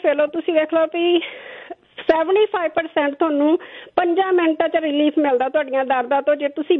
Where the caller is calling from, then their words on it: Canada; ਮੈਨੂੰ ਬਹੁਤ ਖੁਸ਼ੀ ਹੁੰਦੀ ਕਿ ਮੈਂ ਕੈਨੇਡਾ ਤੋਂ ਬੈਠ ਕੇ ਵੀ ਅਮਰੀਕਾ ਫੋਨ ਕਰਕੇ।